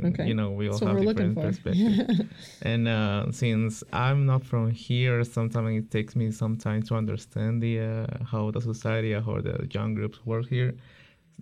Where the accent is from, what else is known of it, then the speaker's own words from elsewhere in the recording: Peru; English is a second language; now in United States; So I'm not American. I'm from Peru.